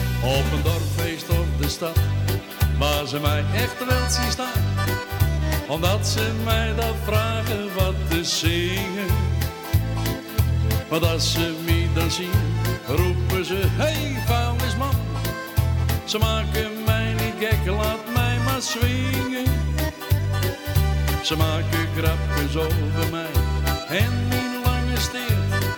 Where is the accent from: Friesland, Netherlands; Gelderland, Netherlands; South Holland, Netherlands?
Friesland, Netherlands; Leeuwarden; Ik ben een doodgewone Leeuwarder, dus ook een Cambuur-fan. Ik ben gewoon, zoals ik ben. Ik spreek mijn eigen dialect, omdat ik echt niet anders ken.